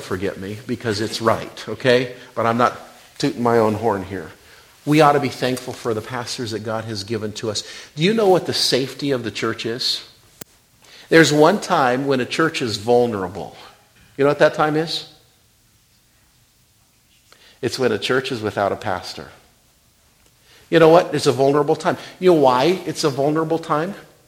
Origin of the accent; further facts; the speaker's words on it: Rock Springs, Wyoming, United States; born there; I was born in Rock Springs, Wyoming in 1976, and I was the first baby born to Grace, in Grace Baptist Church of Rock Springs, Wyoming.